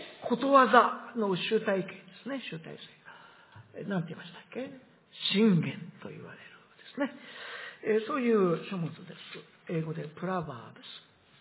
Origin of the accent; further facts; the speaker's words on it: Tohoku, Japan; この季節になりますと、東北育ちであります、私はですね。